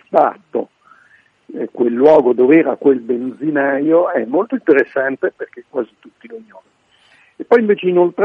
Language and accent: Italian; Milan, Lombardy, Italy; io non solo ci vivo e ci ho vissuto e ci sono nato a Milano, ma è una città che amo effettivamente